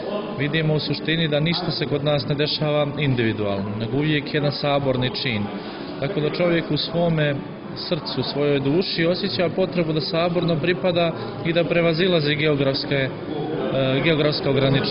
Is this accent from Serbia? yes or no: no; Herceg Novi, Herceg Novi Municipality, Montenegro; Došli sam iz Herceg Novog, donosim blagoslove naše Boke Kotarske.